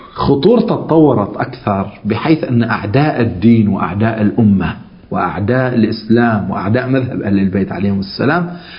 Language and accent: Arabic; Yemen; ولا عندنا في اليمن ملايين اليمانيين